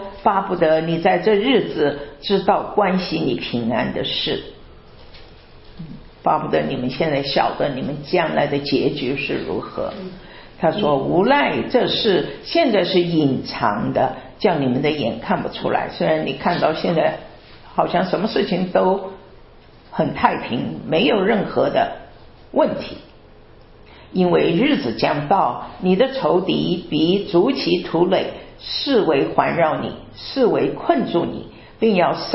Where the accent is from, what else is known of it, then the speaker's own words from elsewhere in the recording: China; 神给我们中国人特别相同的语言，相同的文化，相同的背景